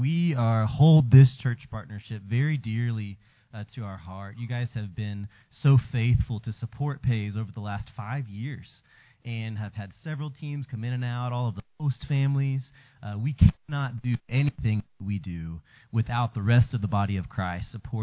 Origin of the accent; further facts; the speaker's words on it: Mansfield, Texas, United States; I'm from Mansfield, that city just south of Arlington. So we were actually able to place a team at the church that I grew up